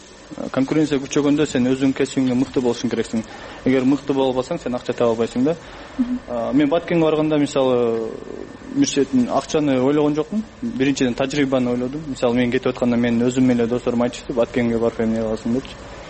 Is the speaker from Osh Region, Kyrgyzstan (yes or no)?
yes; Osh, Osh Region, Kyrgyzstan; Мен мисалы өзүм негизи Оштон болом, ошол областтан